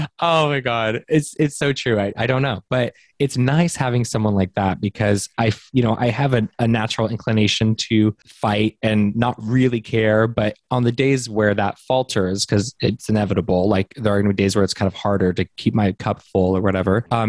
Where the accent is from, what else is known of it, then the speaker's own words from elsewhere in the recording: San Diego, California, United States; And I'm from San Diego, so I don't do that. I don't do tornadoes.